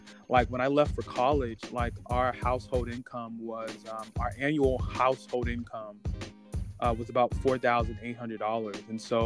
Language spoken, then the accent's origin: English; Atlanta, Georgia, United States; Like I don't care when people ask me where I'm from. I expeditiously tell them like, "Hey, I'm from Atlanta." Like, and it's my pride and my joy.